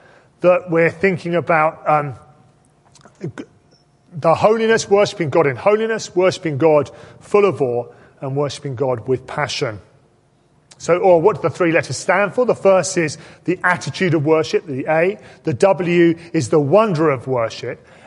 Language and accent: English; United Kingdom; But there is, I think, one significant disadvantage to being British.